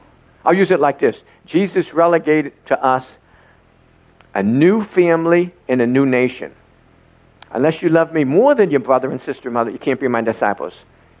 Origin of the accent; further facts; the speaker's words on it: Boston, Massachusetts, United States; I'm from Boston, but I have to look it up.